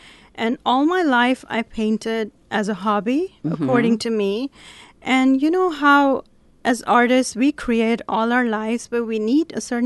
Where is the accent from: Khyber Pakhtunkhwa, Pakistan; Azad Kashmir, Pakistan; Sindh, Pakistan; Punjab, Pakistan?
Sindh, Pakistan; Karachi; Yes, yes. I grew up in Pakistan in a city called Karachi.